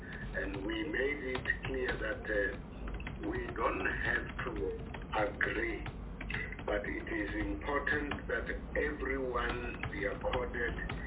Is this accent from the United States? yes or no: no; South Africa; But you will know that as South African, we are known for finding solutions to our own problems.